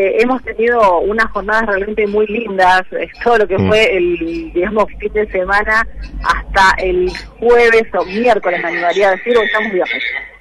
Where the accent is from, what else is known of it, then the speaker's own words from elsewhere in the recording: Tierra del Fuego, Argentina; para nosotros, para los fueguinos, es realmente relevante esta información